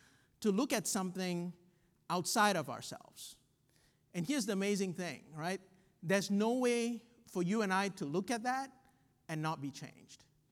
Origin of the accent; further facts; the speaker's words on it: Malaysia; But when I was growing up, right, I grew up in Malaysia, right, so, learning to read the Bible as a kid